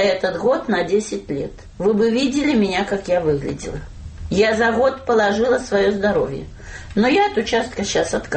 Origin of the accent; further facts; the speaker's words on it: Minsk, Belarus; Я уроженка города Минска. И мои дети, и внуки родились тут.